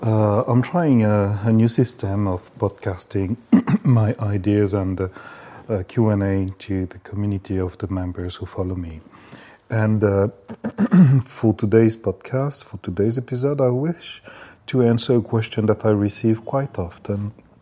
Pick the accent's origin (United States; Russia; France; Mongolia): France; English is a second language; also born or lived in Japan; initially I'm French, I come from France, and living that long time in Japan transformed me in more ways that I can tell.